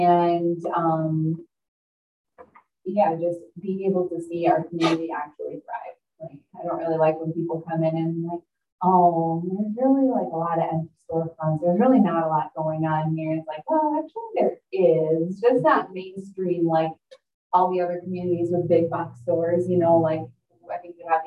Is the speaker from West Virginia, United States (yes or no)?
no; Sheboygan, Wisconsin, United States; I also am one of the owners of Nourish, and I grew up in Sheboygan, had the chance to move out west for a handful of years